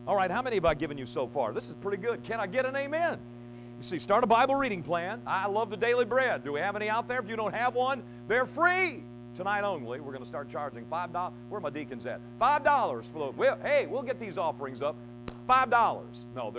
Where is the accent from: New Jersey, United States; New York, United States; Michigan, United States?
Michigan, United States; also born or lived in Trigg County; When we grew up in Michigan, man, that's what you do in the wintertime. You go sledding. I can remember when we moved to Trigg County